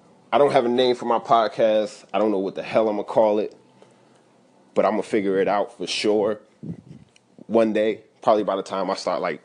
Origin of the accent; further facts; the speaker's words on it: New Jersey, United States; Just growing up in Jersey, my mother having her friends over, or she might be by herself.